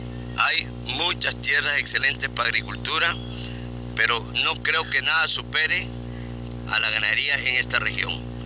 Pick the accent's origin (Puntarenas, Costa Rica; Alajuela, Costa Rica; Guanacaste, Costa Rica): Puntarenas, Costa Rica; Esparza; Empecé vendiendo leche en mi tierra natal, Esparta, que lamentablemente me le pusieron Esparza.